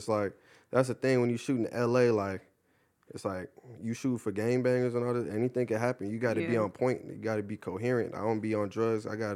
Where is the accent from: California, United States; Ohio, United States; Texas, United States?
California, United States; Ontario; I went to high school in Upland, but I'm originally from Ontario, but I went to Upland for football.